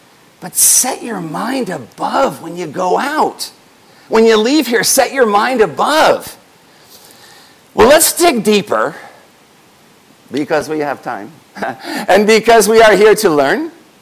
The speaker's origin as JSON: {"language": "English", "town": "Phoenix", "region": "Arizona", "country": "United States", "said": "I came from Phoenix."}